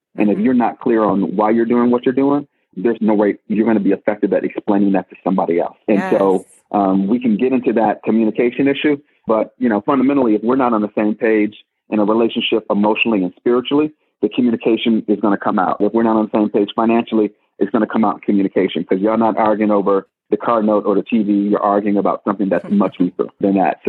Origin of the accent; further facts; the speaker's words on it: Detroit, Michigan, United States; I'm a kid from Detroit.